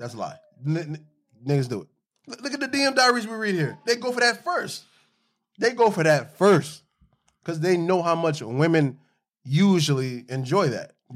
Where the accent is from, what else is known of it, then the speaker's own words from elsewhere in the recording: Florida, United States; I'm from Florida. I've seen plenty of roaches.